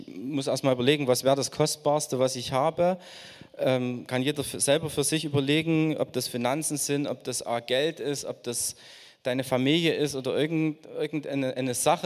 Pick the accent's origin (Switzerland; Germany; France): Germany; Saxony; Also wir haben da, ich weiß, als Deutsche und auch als Erzgebirger, sind wir da besonders auch ein Stück verklemmt.